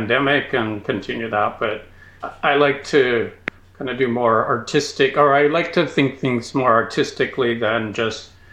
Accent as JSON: {"language": "English", "region": "North Dakota", "country": "United States", "tie": "born or raised there", "said": "I grew up in North Dakota. So we headed up to Bismarck, North Dakota."}